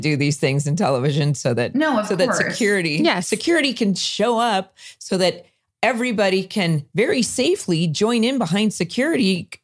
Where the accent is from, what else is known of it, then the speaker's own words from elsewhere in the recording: California, United States; I grew up in Orange County and to LA.